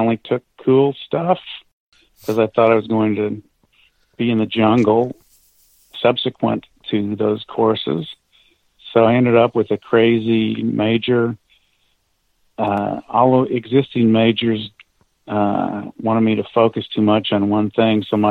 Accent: Missouri, United States; I would say that four was typical in the 50s, at least when I grew up in Missouri.

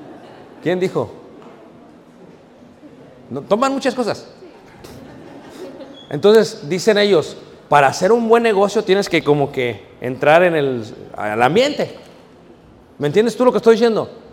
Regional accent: Mexico City, Mexico; Yo crecí en Ciudad de México. O sea, que sí, crecí oyendo

